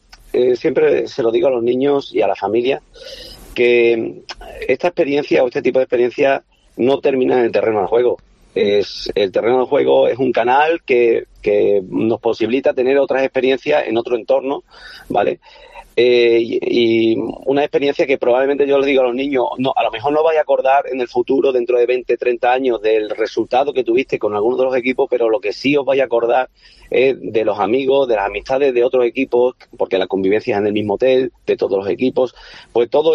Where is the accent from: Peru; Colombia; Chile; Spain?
Spain; Almendralejo, Extremadura; Somos embajadores de Almendralejo y por lo tanto el pabellón de nuestra ciudad lo queremos dejar bien alto.